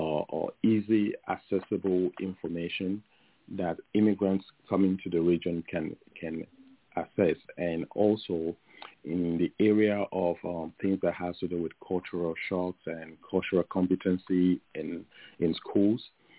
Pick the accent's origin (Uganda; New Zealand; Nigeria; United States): Nigeria; Lagos; also born or lived in Kogi State; But I grew up in Lagos